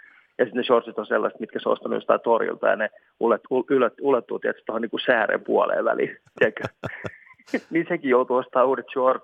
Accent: Tampere, Pirkanmaa, Finland; accent: Tampere; mun tuntuu jäämään Tampereen aksentti vähän pilaa tämä juttu.

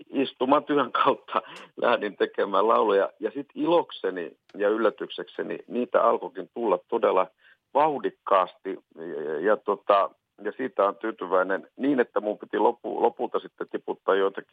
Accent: Western Finland, Finland; mistä minä tulen alun perin Länsi-Suomesta

